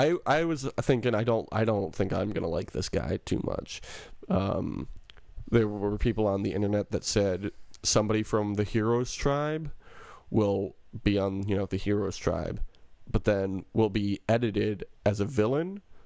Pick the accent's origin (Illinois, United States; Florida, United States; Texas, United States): Florida, United States; I'm from Florida, I'm a lifeguard